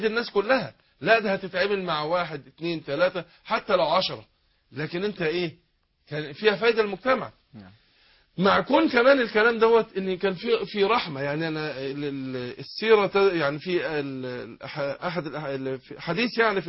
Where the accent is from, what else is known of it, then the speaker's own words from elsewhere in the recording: Suez, Suez Governorate, Egypt; حصل حادثه عندنا في السويس